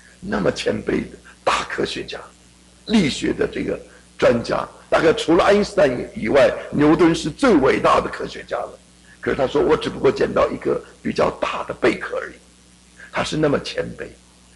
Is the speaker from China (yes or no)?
yes; China; 我们中国人过年的时候，不是在门上、窗上、柜子上都贴一个符